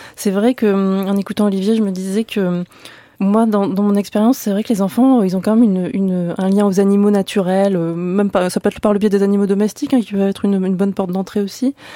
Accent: Brittany, France; il y a eu des incendies un peu partout autour de chez moi en Bretagne

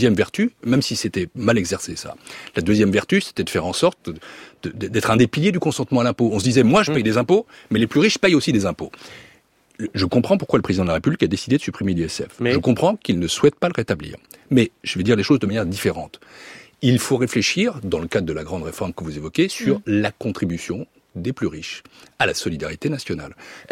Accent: Paris, Île-de-France, France; Je suis parisien, je suis né à Paris, j'ai vécu à Paris, dans une famille, disons, intellectuelle, pas aisée sur le plan financier, mais avec ce qu'on appelle du capital culturel.

